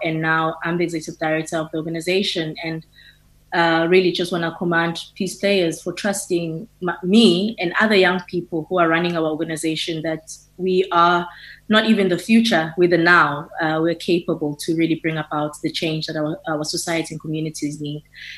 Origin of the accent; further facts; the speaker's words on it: Eastern Cape, South Africa; So I'm born and raised in the Eastern Cape, Mount Daylift, Tabazana village, dusty roads, not much happening there.